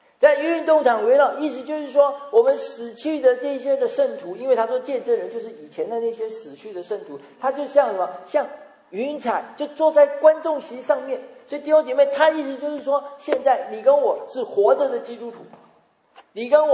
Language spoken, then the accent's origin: Chinese; Taiwan; 他跟我们台湾人没有什么关系